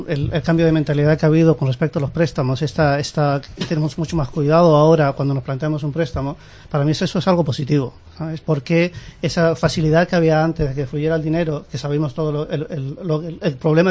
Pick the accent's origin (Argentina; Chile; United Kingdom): United Kingdom; England; yo me crié en Inglaterra, yo he vivido mi juventud allí.